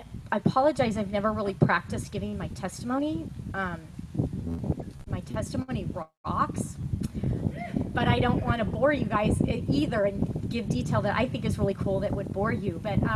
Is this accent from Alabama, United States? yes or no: no; Santa Ana, California, United States; Okay, so I was born and raised in Santa Ana, and both my parents were too. So a lot of history, both grandparents. My grandma went to Santa Ana High School, you know, St. Joseph's in the neighborhood. Yeah, so a lot of roots in Orange County.